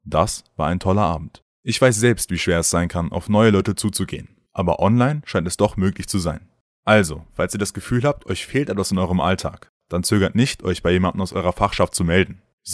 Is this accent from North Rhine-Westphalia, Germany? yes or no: yes; Bochum, North Rhine-Westphalia, Germany; Ich komme aus Bochum und studiere an der Ruhr-Universität.